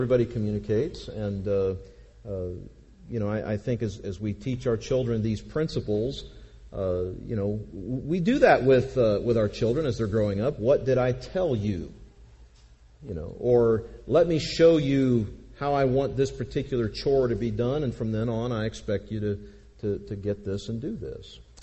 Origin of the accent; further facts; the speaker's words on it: California, United States; I can remember going through certain parts growing up in California, driving out toward the coast sometimes